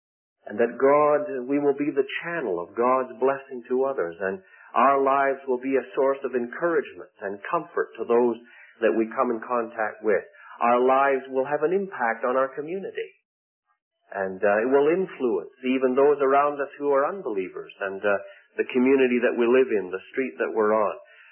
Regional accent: Scotland, United Kingdom; and being a Scotsman, that seems to be almost worth the trip to Dallas to get a free pad of paper and a free pen

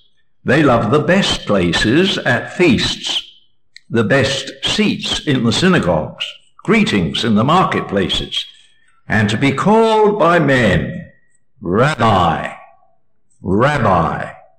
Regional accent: Ontario, Canada; We come from Ontario. I live just halfway between Detroit and Buffalo

